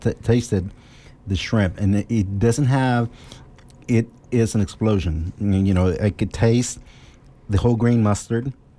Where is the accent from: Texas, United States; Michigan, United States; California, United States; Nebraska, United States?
Texas, United States; Houston; It reminds me of growing up in Houston and walking around the neighborhood on a Saturday afternoon or a Sunday afternoon